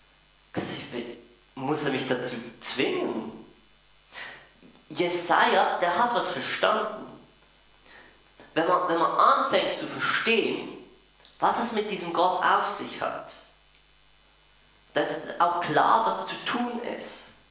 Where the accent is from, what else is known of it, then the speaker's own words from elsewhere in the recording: Basel, Basel-Stadt, Switzerland; Ich bin ja in Basel aufgewachsen und ich habe dort immer viele Kontakte.